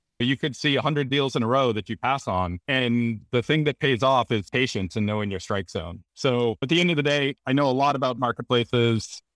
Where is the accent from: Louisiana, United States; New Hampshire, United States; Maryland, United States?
New Hampshire, United States; also born or lived in Boston, Massachusetts; I'm from New Hampshire and Boston, so that's in my DNA.